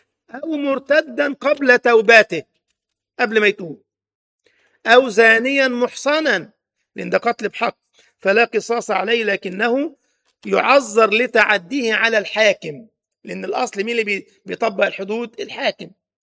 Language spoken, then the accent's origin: Arabic; Egypt; وكذلك المعتوه، بيسموه عندنا في مصر العبيط